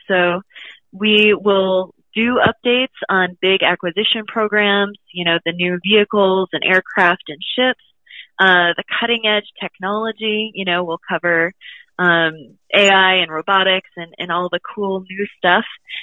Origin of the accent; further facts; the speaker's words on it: Boston, Massachusetts, United States; also born or lived in New York City, United States; I grew up in Boston and went to school in New York City, and my first job out of college was in Jacksonville, North Carolina